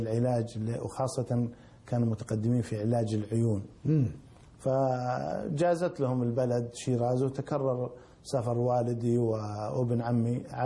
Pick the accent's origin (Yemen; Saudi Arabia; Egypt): Saudi Arabia; Ar Rass, Al-Qassim; قلت له والله أنا من القصيم من الرس